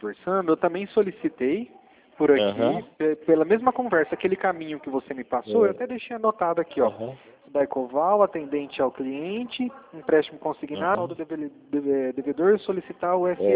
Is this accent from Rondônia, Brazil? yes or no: no; Fernandópolis, São Paulo, Brazil; now in Brasília, Brazil; Ó, eu sou de Fernandópolis, eu estava trabalhando, eu comecei a trabalhar na empresa em Dracena, aí pertinho do Mato Grosso do Sul, só que hoje eu estou atuando em Brasília.